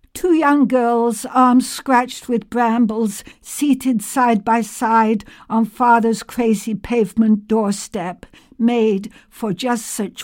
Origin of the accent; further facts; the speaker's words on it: Blackpool, North West England, United Kingdom; I was brought up in Blackpool, a seaside honky-tonk kind of town on the northwest coast of England.